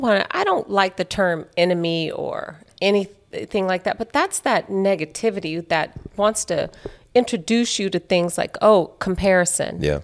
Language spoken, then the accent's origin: English; Las Vegas, Nevada, United States; growing up in Vegas